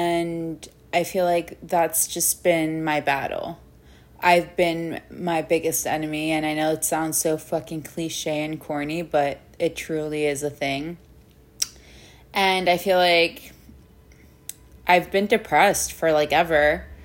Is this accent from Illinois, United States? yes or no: no; New York City, New York, United States; I feel like as a New Yorker, my whole life, it's just fast paced